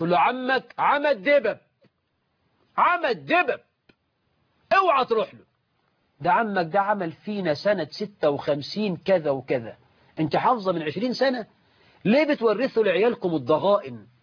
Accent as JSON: {"language": "Arabic", "country": "Egypt", "said": "أنا من مصر وأقاربي في أسوان"}